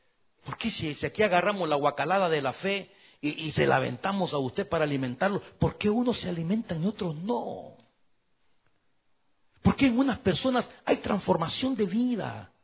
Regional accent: El Salvador; La última vez que yo estuve en el estadio en mi país, en El Salvador

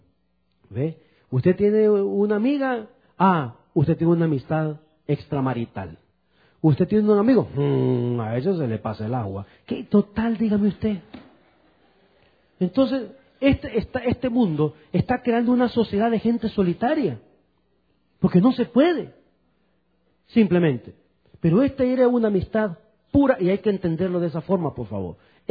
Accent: El Salvador; Como salvadoreño que soy, ¿verdad?

